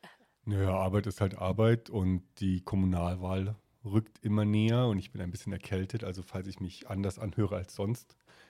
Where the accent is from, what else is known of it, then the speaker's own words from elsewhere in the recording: Rhineland, Germany; ich komme halt aus dem Zentralrheinland, also für mich war das ja schon auch Kindheit